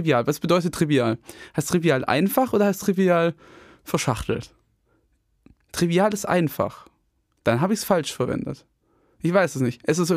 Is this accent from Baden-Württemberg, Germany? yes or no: yes; Metzingen, Baden-Württemberg, Germany; ich komme aus Metzingen.